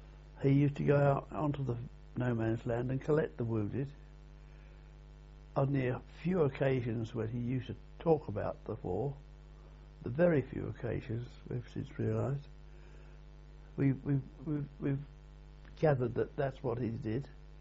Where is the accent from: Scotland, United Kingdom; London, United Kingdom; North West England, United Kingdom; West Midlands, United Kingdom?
London, United Kingdom; Romford; born there; I was born in Romford in Essex on the 12th of May 1922.